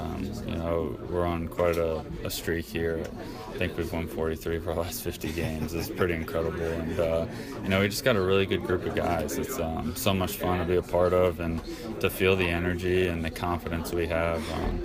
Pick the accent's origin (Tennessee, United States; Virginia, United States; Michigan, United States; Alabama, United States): Virginia, United States; Virginia Beach; I really looked up to a lot of those guys from my hometown, you know, Ryan Zimmerman, David Wright, Michael Kadire, the Upton brothers, Mark Reynolds, you know, the list goes on and on. I think that's just a testament to, you know, the coaching of Virginia Beach.